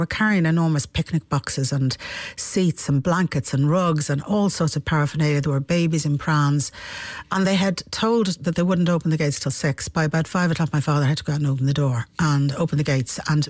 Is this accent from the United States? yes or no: no; Dublin, Leinster, Ireland; I grew up in the Phoenix Park